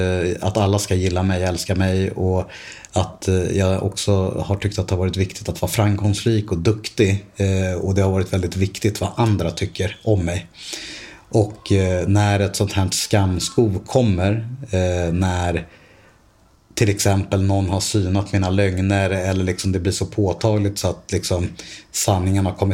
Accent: Stockholm, Stockholm County, Sweden; Alltså på lokala pizzerier i Bromma där jag växte upp i Stockholm.

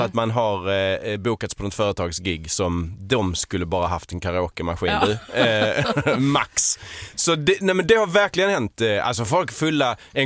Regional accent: Skåne, Sweden; accent: Scanian via Lund; Sen om du frågar en skåning eller någon från Veberöd, så har inte den min dialekt.

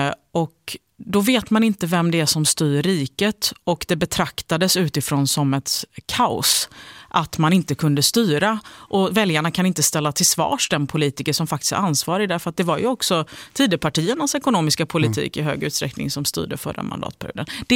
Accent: Gothenburg, Västra Götaland County, Sweden; Det ligger ju djupt rotat hos mig som göteborgare.

